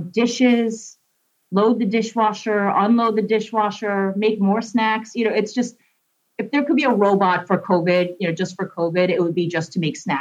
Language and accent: English; New York, United States; I'm a New Yorker, and I used to give historic walking tours in New York